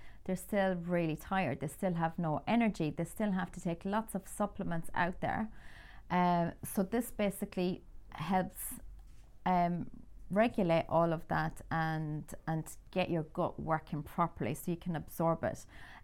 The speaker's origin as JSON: {"language": "English", "country": "Ireland", "said": "I'm Irish, as you can tell from my accent."}